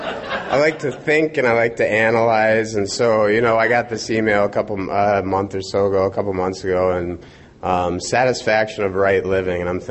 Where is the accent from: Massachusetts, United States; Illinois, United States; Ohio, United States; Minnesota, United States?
Minnesota, United States; now in Fargo, United States; I do reside in Fargo, but I'm originally from Minnesota, and I do happen to be a Twins fan, so I apologize.